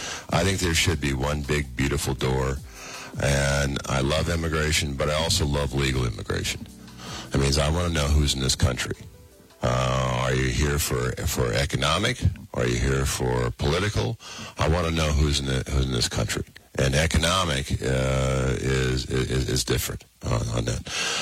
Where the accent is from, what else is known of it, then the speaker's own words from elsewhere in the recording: United States; As an American, look, you know, this is what, you know, your freedom of expression is all about.